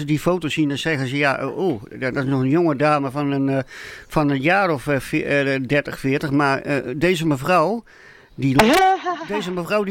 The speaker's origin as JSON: {"language": "Dutch", "region": "northern Netherlands", "country": "Netherlands", "said": "Wij als Noorderlingen zeggen we altijd hoog in het noorden."}